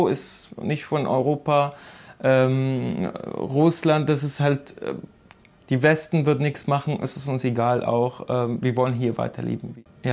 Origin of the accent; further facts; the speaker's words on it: Idlib, Idlib Governorate, Syria; now in Germany; ich habe mich an meine Heimatstadt Idlib erinnert